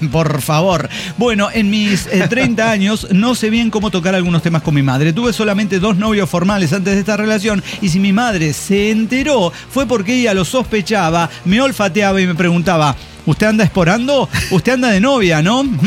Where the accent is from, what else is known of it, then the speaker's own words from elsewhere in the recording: Bolivia; porque yo como madre boliviana que soy me canso.